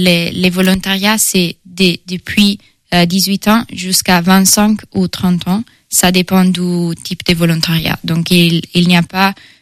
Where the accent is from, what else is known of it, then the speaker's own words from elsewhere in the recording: Italy; French is a second language; now in France; je suis italienne et j'ai 22 ans. Je viens d'Italie, mais j'ai étudié aux Pays-Bas et aussi au Royaume-Uni. Et maintenant, je suis en France pour faire un volontariat européen.